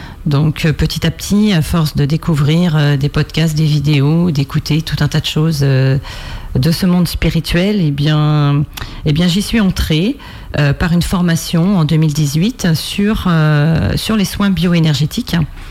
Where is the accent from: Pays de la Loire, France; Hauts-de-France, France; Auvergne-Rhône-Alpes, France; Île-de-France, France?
Pays de la Loire, France; Île-d'Yeu; born there; Je suis née à l'Île-Dieu, ça fait 30 ans que je vis à Bois-de-Séné, j'y ai élevé mes enfants.